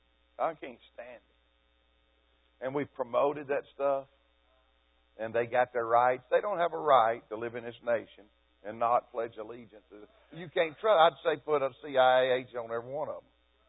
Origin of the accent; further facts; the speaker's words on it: Georgia, United States; I never knew what a Muslim was. I grew up in Georgia. I never heard of the Quran, Islam, or a Muslim till Muhammad Ali.